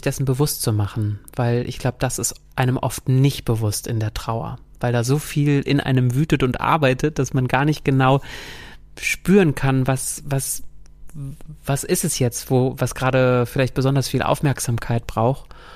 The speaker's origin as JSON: {"language": "German", "region": "North Rhine-Westphalia", "country": "Germany", "said": "Bei uns im Sauerland auch ein Bier dazu zu trinken nach getaner Gartenarbeit."}